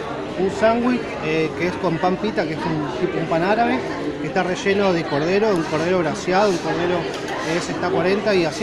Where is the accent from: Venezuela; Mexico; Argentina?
Argentina; Apóstoles, Misiones; now in Buenos Aires, Argentina; soy de Apóstoles. Hace 18 años que vivo en Buenos Aires. Hago cocina misionera en Buenos Aires.